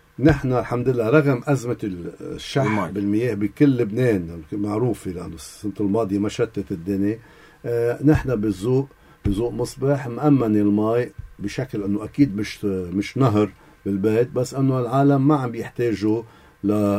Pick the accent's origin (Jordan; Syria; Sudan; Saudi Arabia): Syria; أنا كمواطن سوري حامل كيس الزبالة وين بدي كبه؟